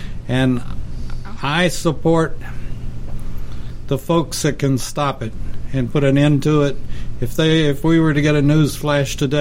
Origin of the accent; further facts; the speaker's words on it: United States; I'm an American. Now, at my age, I'm ashamed of America.